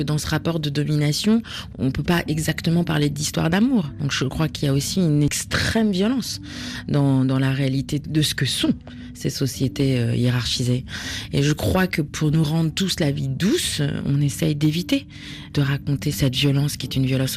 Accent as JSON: {"language": "French", "town": "Paris", "region": "Île-de-France", "country": "France", "said": "Mais moi, il fallait bien que, en tant que parisienne urbaine, je trouve quelque chose qui corresponde beaucoup plus à la violence que je percevais de ce bitume"}